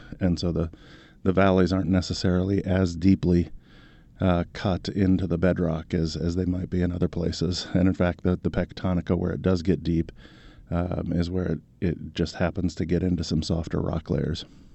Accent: West Virginia, United States; I was raised in West Virginia, so working in those areas is reminiscent of being back home in a lot of places.

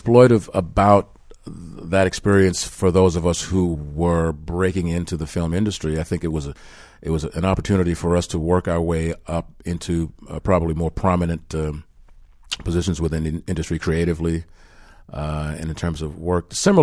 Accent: Bronx, New York, United States; I mean, growing up in the Bronx.

